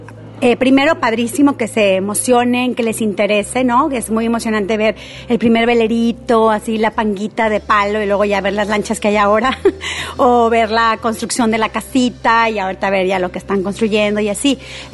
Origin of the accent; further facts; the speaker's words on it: Puerto Vallarta, Jalisco, Mexico; yo crecí cortando guamúchiles y comiendo almendras en la calle, jugando cuando la calle